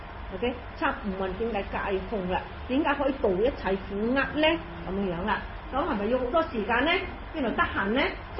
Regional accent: China; 我哋中國人係一個好實際嘅民族，就係咩啊？揾食，最緊要食啊！

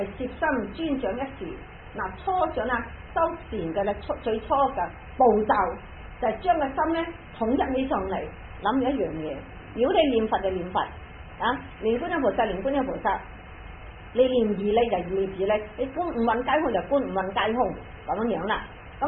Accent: China; 咁我哋中國人咧就攞前面嗰個音，就唔攞後面嗰個音嘅。

